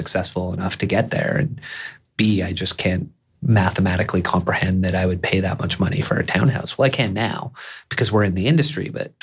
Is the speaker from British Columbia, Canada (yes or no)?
yes; Mission, British Columbia, Canada; So I grew up in Mission, which, you know, so we could probably arguably. Relate.